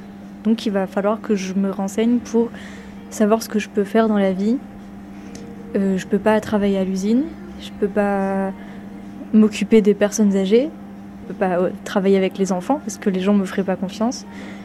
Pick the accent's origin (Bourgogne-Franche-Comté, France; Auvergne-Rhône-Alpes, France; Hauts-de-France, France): Hauts-de-France, France; Valenciennes; Je viens de Valenciennes.